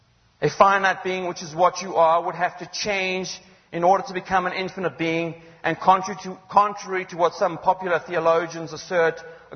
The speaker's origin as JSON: {"language": "English", "country": "Zimbabwe", "said": "I come from Zimbabwe."}